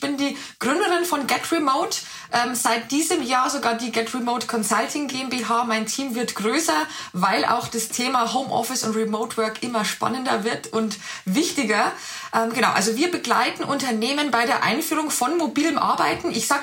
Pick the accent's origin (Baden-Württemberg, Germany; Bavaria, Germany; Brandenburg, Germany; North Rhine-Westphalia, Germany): Bavaria, Germany; now in Berlin, Germany; Und ich komme nicht ursprünglich aus Berlin, sondern aus der Nähe von Passau